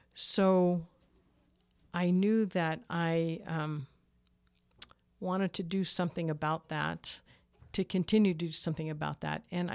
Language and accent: English; San Francisco, California, United States; No, I grew up in San Francisco. My parents grew up in San Francisco, and my father moved four blocks from the day he was born. And so we didn't move much.